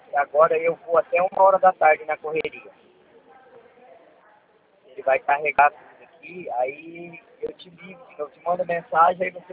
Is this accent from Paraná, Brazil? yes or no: yes; Paraná, Brazil; eu sou do Paraná, né?